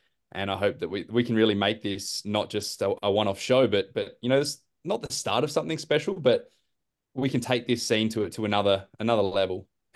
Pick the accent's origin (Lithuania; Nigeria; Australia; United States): Australia; Adelaide, South Australia; Like I said, you know, I'm from Adelaide